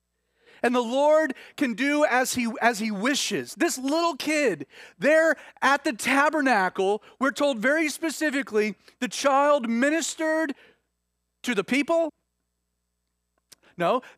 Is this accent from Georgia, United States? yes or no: yes; Stone Mountain, Georgia, United States; I grew up in Calvary Chapel. My dad started a Calvary Chapel church in 1980 there in Stone Mountain. I grew up at Calvary Chapel Stone Mountain during a season in which it was about this size.